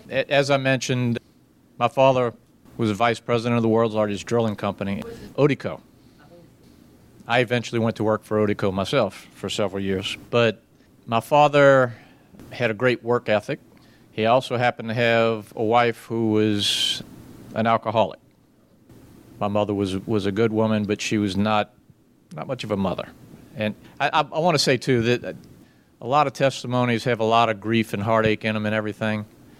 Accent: New Orleans, Louisiana, United States; I was born and raised in New Orleans.

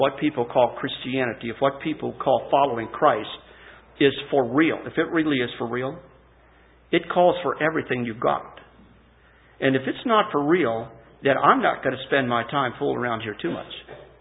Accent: Chambersburg, Pennsylvania, United States; growing up in the Chambersburg area, and George Brunk came there to Franklin County, set up a tent.

